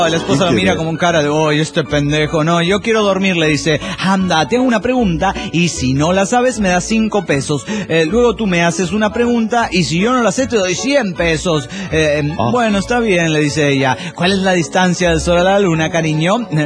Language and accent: Spanish; Monterrey, Nuevo León, Mexico; de Monterrey.